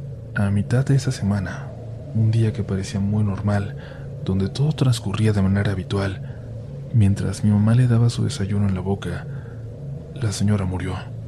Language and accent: Spanish; Morelia, Michoacán, Mexico; Soy de Morelia, Michoacán, ciudad que recientemente se ha vuelto popular en el mundo del ciclismo por su ubicación ideal para tomar rutas de montaña y de ruta.